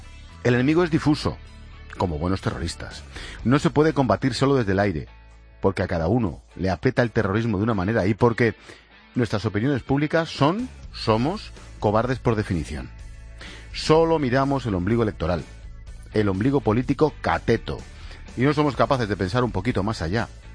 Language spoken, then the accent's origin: Spanish; Spain; Desde nuestra enanez como españoles